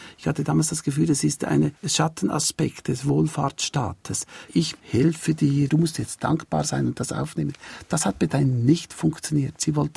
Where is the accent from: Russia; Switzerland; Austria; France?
Switzerland; Nein, ich fühle mich dann oft auch als Schweizer dort, denke, die Schweiz hat auch etwas zu bieten mit ihren Kompetenzen